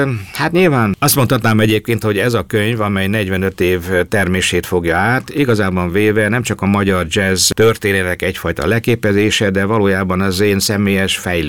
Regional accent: Hungary; hát magyarként nekünk az a sorsunk, hogy itt éljünk ebben az országban

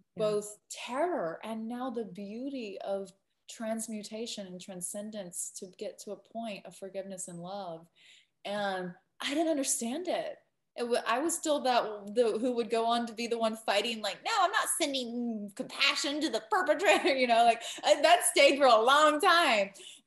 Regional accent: Georgia, United States; I'm from America first and foremost, so there's that. I'm also from Georgia, so that's the South.

